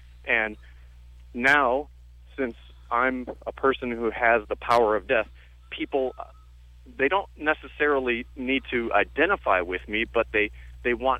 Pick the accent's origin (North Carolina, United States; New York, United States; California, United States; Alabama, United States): Alabama, United States; And in my high school, I grew up in Alabama, in the basement of my high school, we would shoot live ammunition